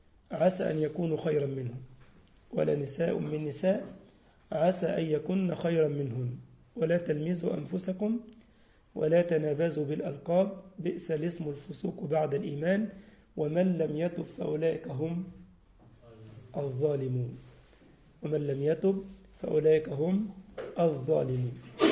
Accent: Egypt; حتى عندنا في مصر يقول لك مثلا يكون فلان كده قوي يقول لك فلان ده عافي

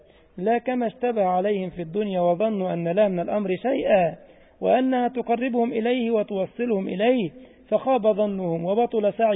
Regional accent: Egypt; ما كان في مثل عندنا في مصر يقول لك إيه؟

